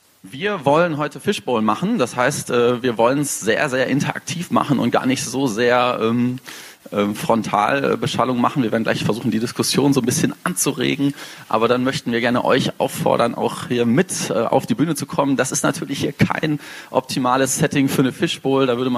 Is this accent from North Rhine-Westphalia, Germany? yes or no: yes; Dinslaken, North Rhine-Westphalia, Germany; now in Münster, Germany; komme ursprünglich nicht aus Münster, ich komme aus Dienstlaken, das ist eine etwas kleinere Stadt am Rand des Ruhrgebiets